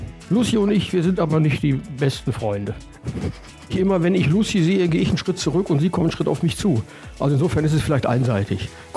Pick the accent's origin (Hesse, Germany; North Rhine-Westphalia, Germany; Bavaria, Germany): North Rhine-Westphalia, Germany; Wuppertal; born there; now in Wiehl, Germany; ich bin 54 Jahre alt, seit über 20 Jahren hier im Oberbergischen, gebürtig aus Wuppertal.